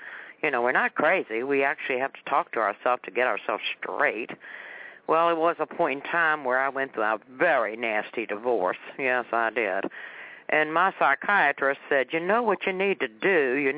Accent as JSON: {"language": "English", "town": "Richmond", "region": "Virginia", "country": "United States", "tie": "born or raised there", "said": "I'm a Christian, born and bred in Richmond, Virginia. The city of the monuments, on top of the world, here on Gray Street in Richmond, Virginia."}